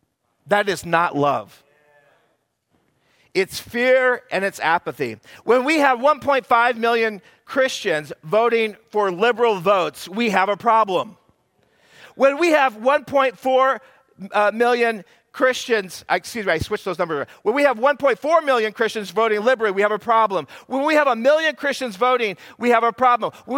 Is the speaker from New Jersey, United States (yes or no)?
no; Washington, United States; I was raised in the Yakima Valley, and here's what I do know.